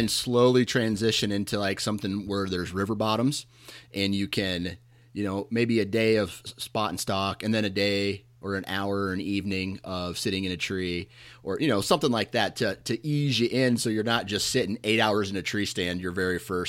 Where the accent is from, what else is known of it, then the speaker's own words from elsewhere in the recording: Iowa, United States; I mean, I'm born and raised in Iowa, right? So I'm in the Mecca for whitetails